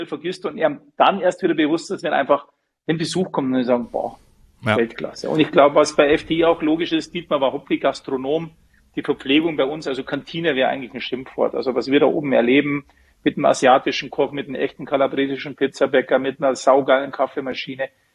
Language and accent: German; Munich, Bavaria, Germany; als Münchner